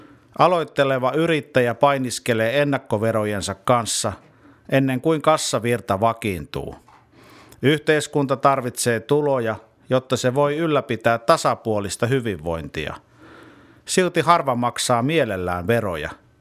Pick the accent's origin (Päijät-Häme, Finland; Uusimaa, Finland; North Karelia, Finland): Päijät-Häme, Finland; Sysmä; born there; Synnyin pitäjäni Sysmän Lähilehdessä